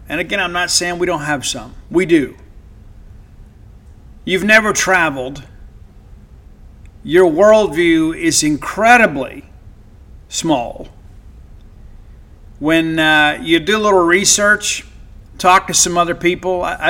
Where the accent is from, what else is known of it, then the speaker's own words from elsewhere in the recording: United States; born there; I am very blessed to be born American, and by the grace of God, I was born